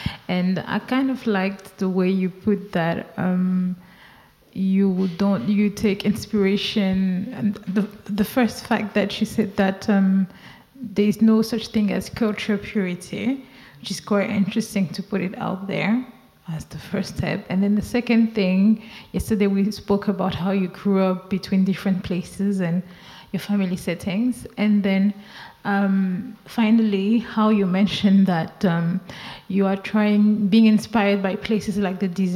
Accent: Cotonou, Littoral, Benin; where I grew up in Cotonou

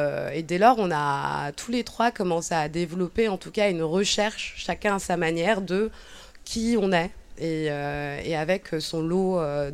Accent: France; also born or lived in Cabinda, Angola; on penserait que je suis née en France, que j'ai grandi ici. J'ai grandi ici, j'ai fait mes études ici, mais je ne suis pas née ici. Et même le fait de me faire reconnaître angolaise, cabindaise ou même française, ça a été très, très compliqué pour moi.

